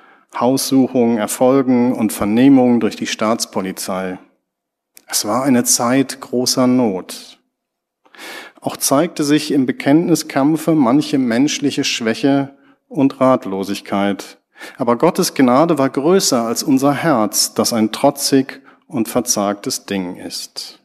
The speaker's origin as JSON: {"language": "German", "town": "Ennepetal", "region": "North Rhine-Westphalia", "country": "Germany", "tie": "born or raised there", "said": "Ich bin in einer Kleinstadt in Nordrhein-Westfalen aufgewachsen. In Ennepetal, südlich von Dortmund, zwischen Wuppertal und Hagen."}